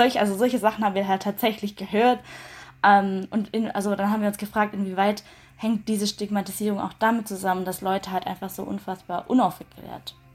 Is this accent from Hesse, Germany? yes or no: no; Baden-Württemberg, Germany; ich bin in Baden-Württemberg zur Schule gegangen